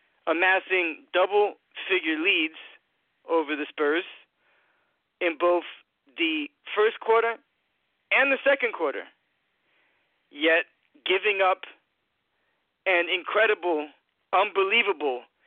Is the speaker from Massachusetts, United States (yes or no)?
yes; Boston, Massachusetts, United States; now in Florida, United States; I prefer to listen to my hometown, even though I live in Florida, prefer to listen to my hometown radio or hometown broadcast from Boston.